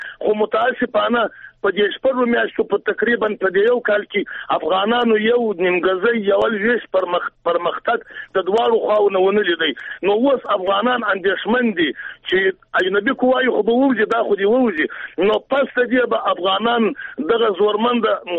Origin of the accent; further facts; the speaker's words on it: Afghanistan; موږ افغانان یو